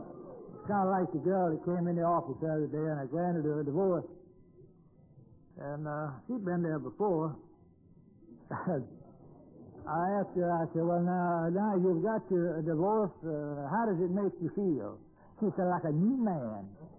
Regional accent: Georgia, United States; I was raised over in Middle Georgia, son of a Methodist steward, the old Methodist church.

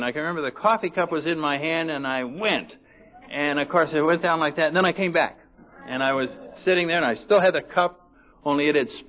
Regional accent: Connecticut, United States; And I got mine in New England. I'm from Connecticut. I'm a Connecticut Yankee or whatever you call it

